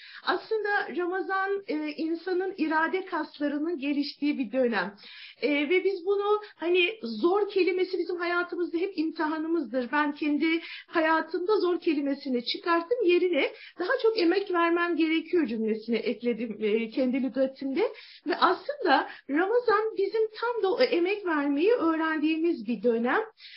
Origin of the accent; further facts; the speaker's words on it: Uşak, Turkey; born there; 1974 Uşak doğumluyum.